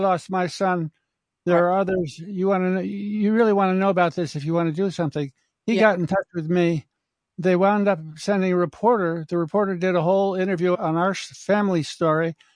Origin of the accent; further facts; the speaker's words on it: Bernardsville, New Jersey, United States; Now, at some point, I connected with your group because I grew up in Bernardsville.